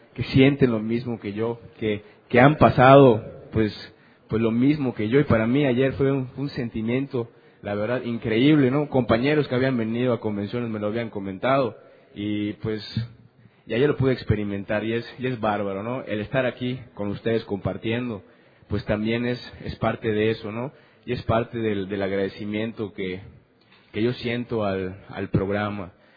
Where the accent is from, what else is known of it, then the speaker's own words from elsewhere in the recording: Yucatán, Mexico; como me dicen allá en mi tierra, en medio de Yucatán